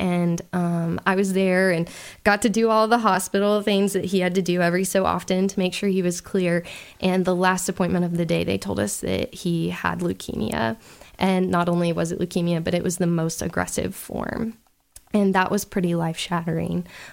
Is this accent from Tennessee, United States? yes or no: yes; Nashville, Tennessee, United States; He was from Katy, Texas. I'm from Nashville area.